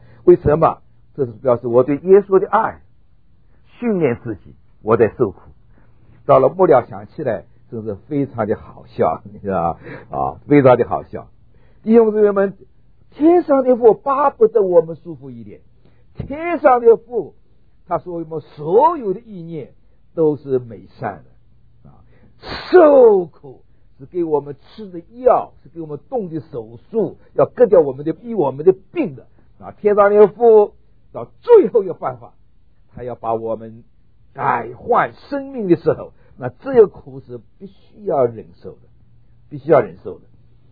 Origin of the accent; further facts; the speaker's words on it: Northeast China, China; 我想我小的时候在东北读过小学，那时候讲的山东话跟山东人一模一样的，到后来忘记了啊